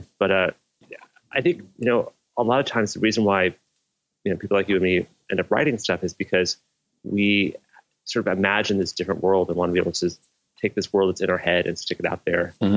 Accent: Boulder, Colorado, United States; I grew up in Colorado in Boulder, right at the edge of the mountains, was acting in Scouts and doing all that.

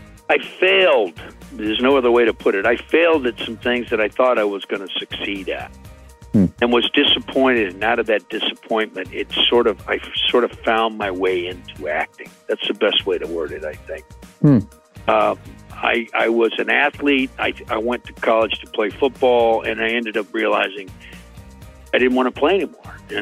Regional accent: Atlanta, Georgia, United States; born there; also born or lived in Boston / Dayton / Detroit / Cleveland; now in Los Angeles, United States; I was born in Atlanta, Georgia in 1966. I was at the first game of the Atlanta Falcons, but then we moved to Boston, and then we moved back, and we moved to Dayton, Detroit, and Cleveland.

